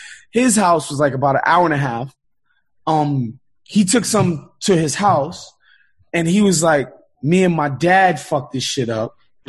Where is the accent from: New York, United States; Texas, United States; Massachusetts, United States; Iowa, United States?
New York, United States; also born or lived in Brooklyn / Queens; Obviously my background is that I'm from New York, Brooklyn and Queens specifically. My parents are immigrants. They moved to New York in the 70s from Haiti. That's my background. It's New York. It's Haitian immigrant.